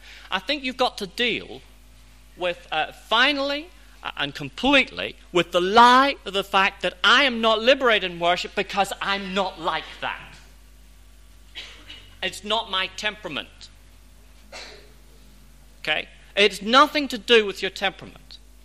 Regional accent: United Kingdom; I'm frightened to kiss. I'm British.

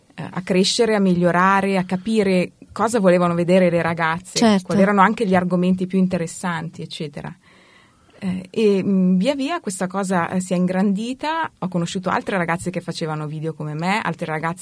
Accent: Milan, Lombardy, Italy; now in Florence, Italy; io sono nata e cresciuta a Milano, poi ho incontrato mio marito e mi sono trasferita a Firenze per amore

